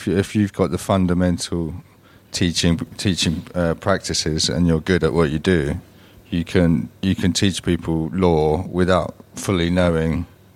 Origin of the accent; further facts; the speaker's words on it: London, United Kingdom; I'm from London.